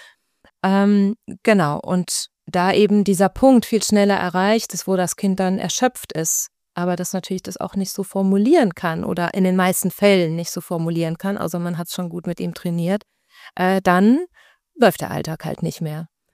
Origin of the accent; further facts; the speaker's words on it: Marburg, Hesse, Germany; also born or lived in Berlin; jetzt in der Marburger Ecke bin. Das ist tatsächlich meine Heimat und ich wusste schon, irgendwann geht's wieder zurück.